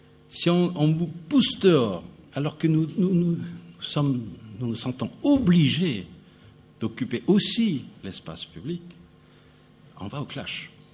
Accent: France; Chez nous, en France, cette tentation n'existe pas.

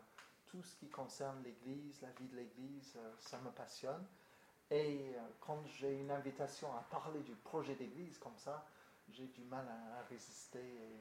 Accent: United Kingdom; French is a second language; Vous avez compris par mon accent que j'ai des origines au-delà de la Manche.

